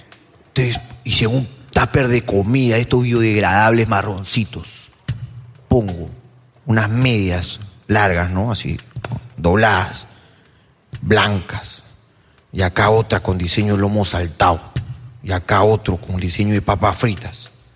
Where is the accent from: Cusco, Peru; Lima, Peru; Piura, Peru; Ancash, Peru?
Lima, Peru; yo a los 19 años recién salí de Lima por primera vez. Que me fui a Tarapoto, mi primer viaje.